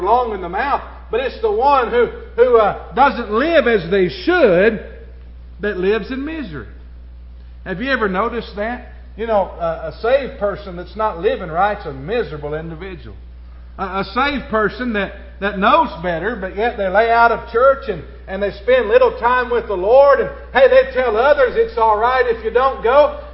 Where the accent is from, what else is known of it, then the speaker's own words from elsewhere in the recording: Hanson, Kentucky, United States; I said, I grew up in Hanson.